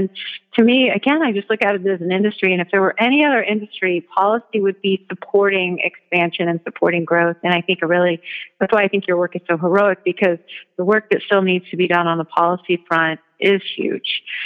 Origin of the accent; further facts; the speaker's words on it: Texas, United States; I grew up in Texas. Like, I know how they're making the meat down there.